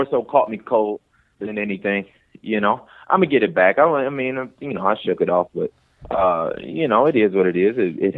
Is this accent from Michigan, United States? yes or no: yes; Detroit, Michigan, United States; No, I'm from Joy Road in Evergreen. So it's like the heart of Detroit, you know. It's the worst of the worst, really.